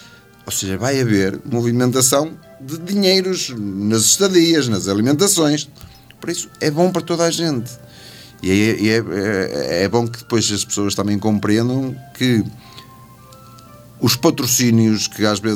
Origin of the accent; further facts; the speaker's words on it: Penafiel, Norte, Portugal; Nós até somos daqui de Penafiel